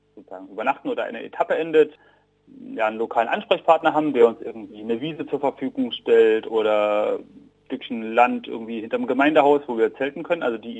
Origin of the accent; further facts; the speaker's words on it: Leipzig, Saxony, Germany; Und so bin ich eben auch dazu gekommen, mich als Leipziger in der Lausitz mit zu engagieren